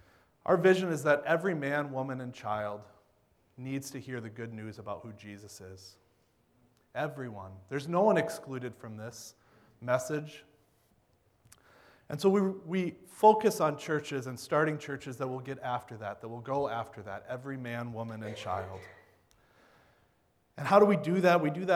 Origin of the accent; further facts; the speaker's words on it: Iowa, United States; I grew up in Iowa. My dad's a CMA pastor, and that's we grew up in a small town in northern Iowa